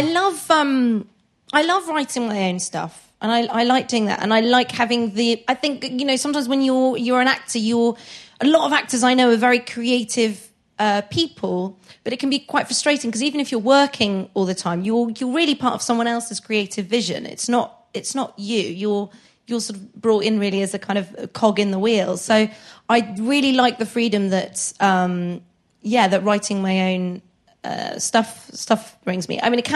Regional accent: Maiden Bradley, South West England, United Kingdom; also born or lived in Bath; Yeah, a little village called Maiden Bradley.

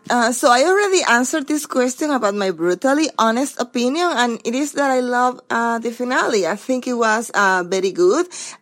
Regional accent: California, United States; I'm from Southern California.

